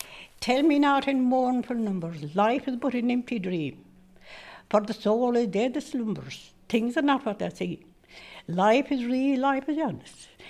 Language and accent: English; Ireland; I'm Irish, but the Irish got in my nerve.